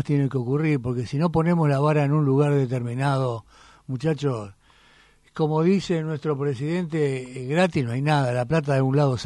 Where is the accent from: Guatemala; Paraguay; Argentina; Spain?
Argentina; Te puedo asegurar que me sentí ancho como argentino.